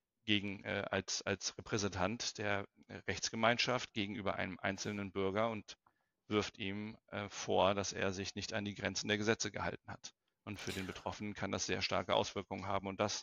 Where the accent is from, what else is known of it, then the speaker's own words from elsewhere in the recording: Lübeck, Schleswig-Holstein, Germany; ich bin aufgewachsen in Lübeck